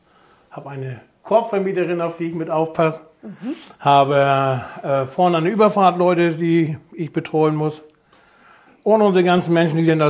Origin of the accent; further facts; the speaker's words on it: Schleswig-Holstein, Germany; Natürlich, wo ich herkomme, ne? Mhm. Schönste Fleck von Eiderstedt und so.